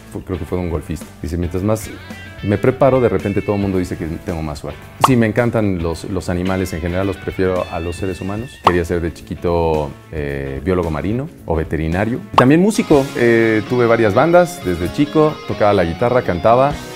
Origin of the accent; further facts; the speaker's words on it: Cuernavaca, Morelos, Mexico; born there; nací en Cuernavaca, Morelos, en 1974. No soy español, eso ponen creo que en Wiki. No sé de dónde salió eso. Soy mexicano, mi papá polaco, mi mamá mexicana.